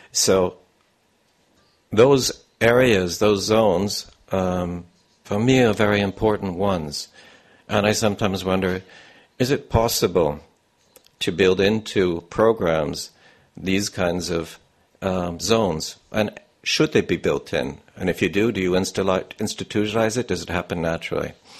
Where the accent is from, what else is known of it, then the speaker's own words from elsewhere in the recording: the Prairies, Canada; I grew up in the Midwest of Canada, where there was a lot of these zones, and I grew up in an area where it was extremely cold. You probably wouldn't understand, minus 40 degrees.